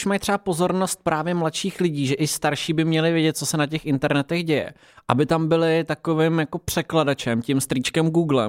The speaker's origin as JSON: {"language": "Czech", "town": "Třebechovice pod Orebem", "region": "Hradec Králové Region", "country": "Czechia", "said": "protože já jsem z Třebechovic pod Orbem, což je 20 kilometrů od Hradce"}